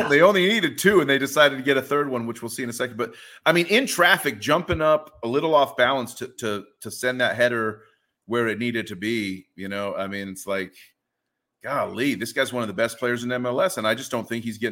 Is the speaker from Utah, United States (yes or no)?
yes; Utah, United States; So I grew up in Utah